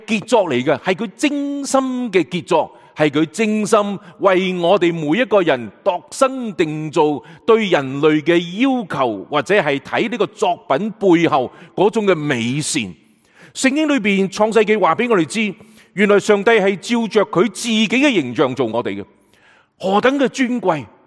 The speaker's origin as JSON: {"language": "Chinese", "region": "Guangdong", "country": "China", "said": "我们很强调我们广东人的文化，我们很以广东人的文化自豪"}